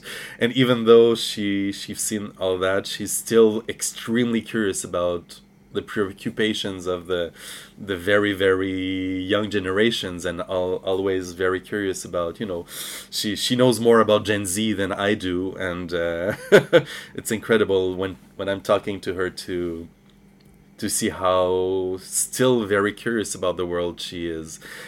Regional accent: Montreal, Quebec, Canada; I come from Montreal or Jujage

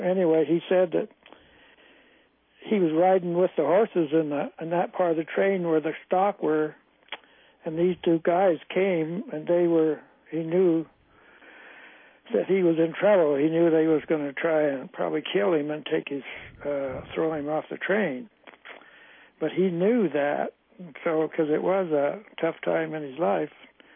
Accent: Charlo, Montana, United States; born there; Well, I was born Charlo, Montana's on the Indian reservation

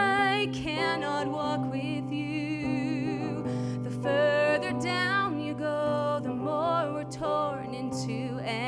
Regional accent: Canada; moved away; as soon as I said I was from Canada, I got, oh, Canada, eh?

